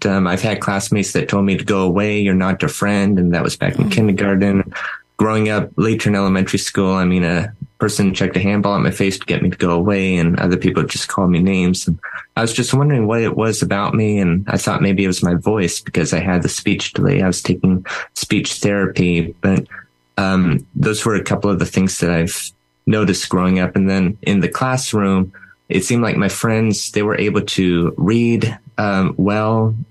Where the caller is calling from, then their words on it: California, United States; Orange County, California.